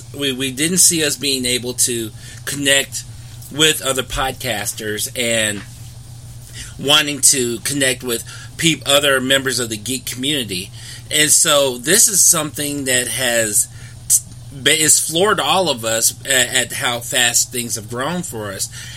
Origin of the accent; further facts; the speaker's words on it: Memphis, Tennessee, United States; Yeah, you know, you're from Memphis, I'm from Memphis.